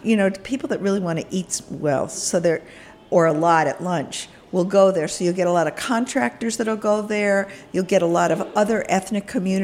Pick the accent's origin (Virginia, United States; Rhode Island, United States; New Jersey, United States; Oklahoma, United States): Rhode Island, United States; Providence; And like I come from Providence, which is a very similar town to Baltimore.